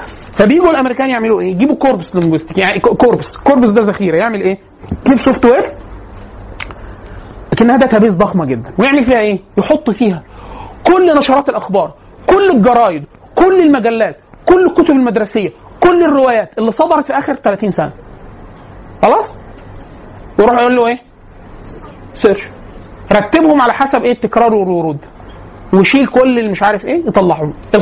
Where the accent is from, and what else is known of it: Egypt